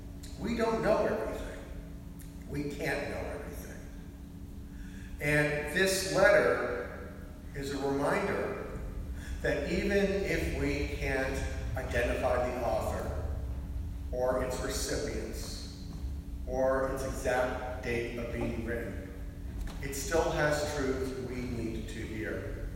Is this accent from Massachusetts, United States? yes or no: no; New York, United States; When I grew up outside of New York, and this was in a different television age, the local station, WABC Channel 7, had the 4:30 movie, which showed every day.